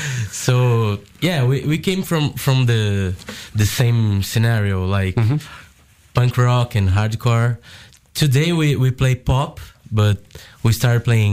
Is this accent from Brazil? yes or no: yes; Brazil; We're from Brazil, right?